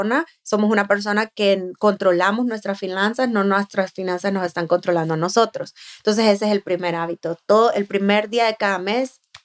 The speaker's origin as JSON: {"language": "Spanish", "country": "Honduras", "moved": "yes", "said": "cuando yo vengo de Honduras, abro mi primer cuenta de banco"}